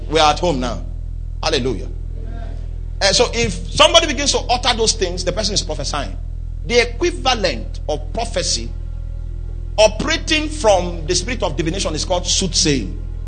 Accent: Lagos, Nigeria; Oh, you see, me, I'm from Lagos.

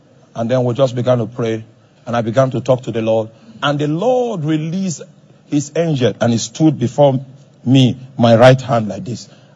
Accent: Nigeria; I'm Nigerian. My father is Nigerian.

